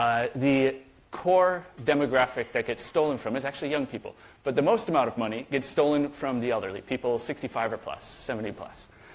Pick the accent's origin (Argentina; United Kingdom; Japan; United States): United States; Burlington, Vermont; So to kick things off, I am from Burlington, Vermont.